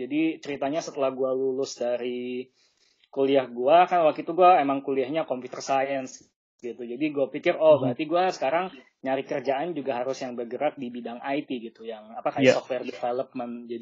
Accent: Bandung, West Java, Indonesia; moved away as an adult; now in Berlin, Germany; Gue sendiri sih asalnya dari Bandung sebenarnya. Gue pindah ke Eropa tuh sekitar 10 tahun yang lalu. Jadi gue awalnya pindah ke Eropa untuk kuliah.

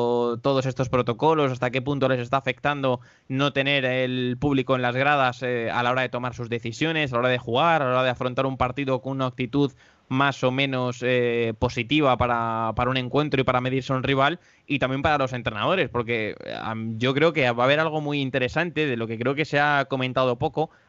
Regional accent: Madrid, Community of Madrid, Spain; somos los dos de Madrid

